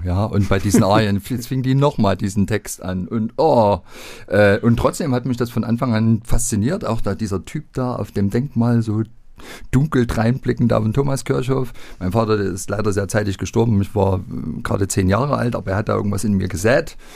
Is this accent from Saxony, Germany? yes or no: yes; Leipzig, Saxony, Germany; born there; Naja, ich bin ja gebürtiger Leipziger, 1978 in Engelsdorf zur Welt gekommen.